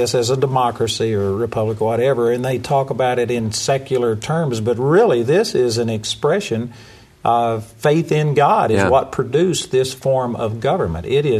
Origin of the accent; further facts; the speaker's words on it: United States; And you know, I see America, I'm an American and I'm proud of it.